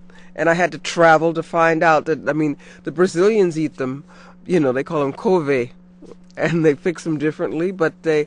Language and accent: English; South Carolina, United States; I'm from Carolina, and growing up there in the Low Country, we were known as rice eaters, and it was derogatory when we moved to the north.